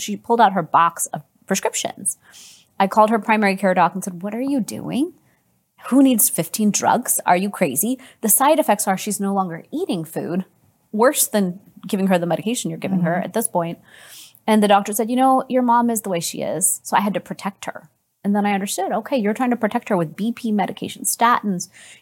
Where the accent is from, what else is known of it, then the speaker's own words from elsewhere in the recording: Houston, Texas, United States; I'm from Houston, Texas.